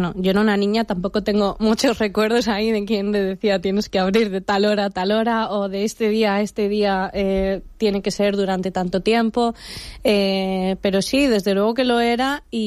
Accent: Castilla-La Mancha, Spain; en Villanueva de la Fuente, en Ciudad Real, muy cerca de mi pueblo, solo nos separa un pueblo, estamos a 10-15 minutos. En el año 87, que es el año en el que yo nací

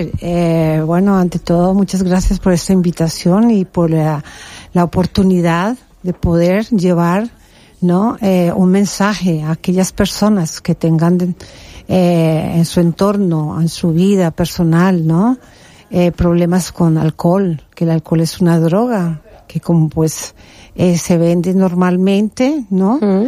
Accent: Colombia; now in Spain; Soy colombiana.

